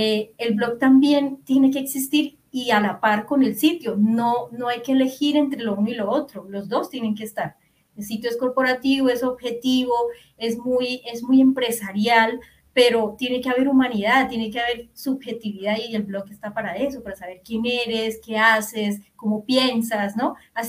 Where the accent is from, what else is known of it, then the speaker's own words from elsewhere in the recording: Norte de Santander, Colombia; Norte de Santander es un departamento acá, es como un estado, digámoslo así, en Colombia, de donde soy oriunda